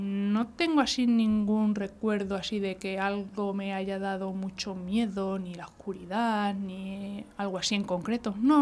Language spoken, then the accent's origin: Spanish; Rebollar, Extremadura, Spain; also born or lived in Plasencia; Pues nací en 1980, ya hace unos cuantos añitos, y nací en Plasencia, que es un pueblo cerca del pueblo en el que yo vivo, que es Rebollar, en el Valle del Jerte de Cáceres.